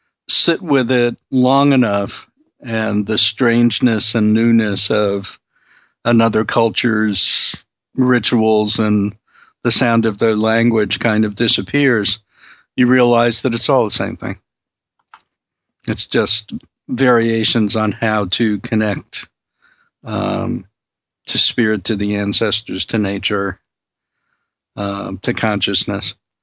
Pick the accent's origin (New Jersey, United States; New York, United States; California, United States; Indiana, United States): New York, United States; Brooklyn; And you mentioned Brooklyn, which is my hometown.